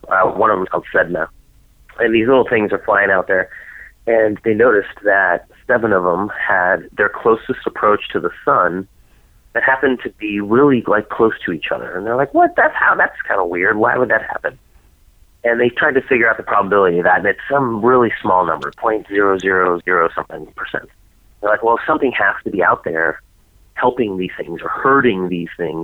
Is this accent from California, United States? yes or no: yes; Fresno, California, United States; We're just actually in Fresno visiting my folks. I grew up in Fresno.